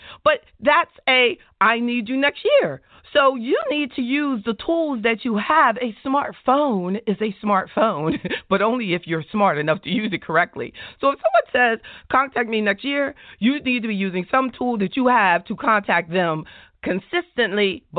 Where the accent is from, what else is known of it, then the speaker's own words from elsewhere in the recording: the South, United States; I'm from the South. And I have an office in New York City.